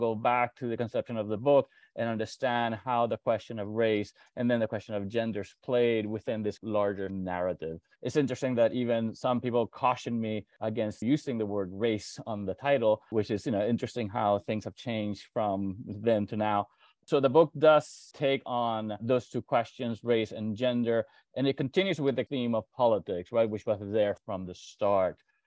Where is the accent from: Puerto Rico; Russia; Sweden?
Puerto Rico; growing up in Puerto Rico with Cuban parents. Growing up in the Caribbean, in Puerto Rico, the question of identity or belonging was always kind of there